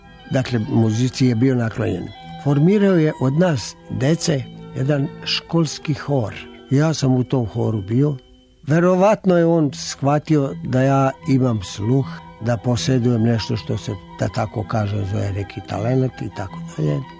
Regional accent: Popinci, Vojvodina, Serbia; born there; Rođen sam u Sremu, u selu koje se zove Popinci. To je sad opština Pećinci.

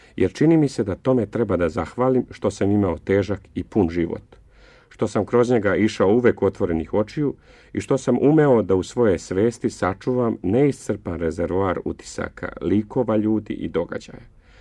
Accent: Bosnia & Herzegovina; Rođen sam u Bosni i od mali nogu bio sam okružen pesmom

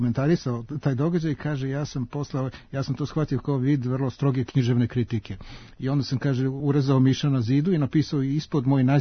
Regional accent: Serbia; kod nas u Srbiji

